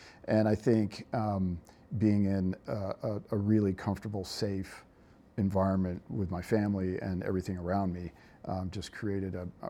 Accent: Vermont, United States; also born or lived in Western Massachusetts; So really the majority of my existence on earth has been in New England. So I grew up in Vermont and spent 20 years in Western Massachusetts, which is really very much like Vermont. It's rural.

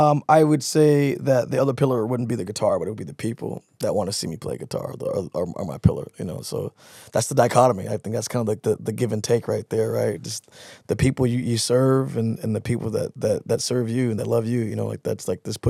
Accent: Seattle, Washington, United States; I'm also from Seattle, and the place I'm from is not Hollywood

